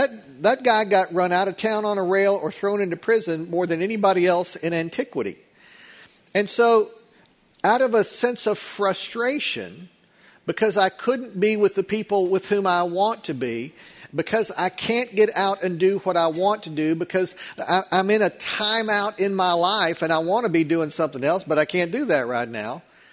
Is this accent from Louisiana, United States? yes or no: no; Lubbock, Texas, United States; So I grew up in Lubbock, Texas. When we had a big field trip, we went to Prairie Dog Town right outside of Lubbock.